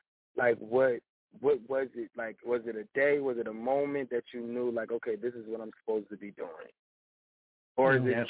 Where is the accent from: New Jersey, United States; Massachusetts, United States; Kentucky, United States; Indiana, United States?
New Jersey, United States; Trenton; My show is Trenton Make, and I'm from Trenton, New Jersey.